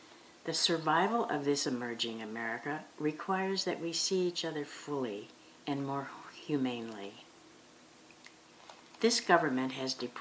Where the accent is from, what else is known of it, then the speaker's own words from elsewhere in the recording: Philippines; first language Tagalog; English is a second language; now in United States; That I happen to be gay, that I speak Tagalog, my first language, and want to learn Spanish, that does not threaten my love for this country.